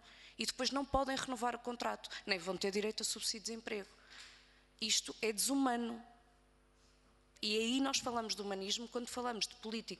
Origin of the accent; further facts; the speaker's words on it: Santa Maria da Feira, Norte, Portugal; como morreram em Santa Maria da Feira, que é de onde eu sou